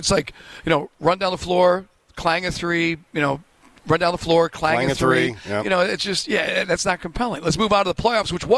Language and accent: English; Long Island, New York, United States; This is why it's great to grow up where I grew up in Long Island